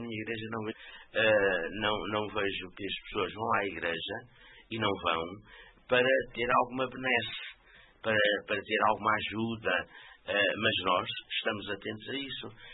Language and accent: Portuguese; Marinha Grande, Leiria, Portugal; como é que foi a minha vida em criança, na Marinha Grande, e depois, quando encontrei o Evangelho